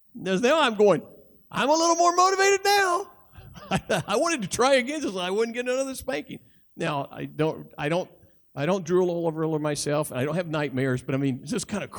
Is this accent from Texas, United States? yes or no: no; Chalkville, Alabama, United States; I grew up in Chalkville, Alabama. Everybody knew everybody.